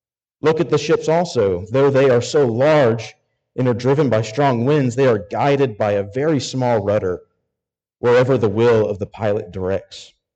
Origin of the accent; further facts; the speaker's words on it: Arkansas, United States; I'm from Arkansas.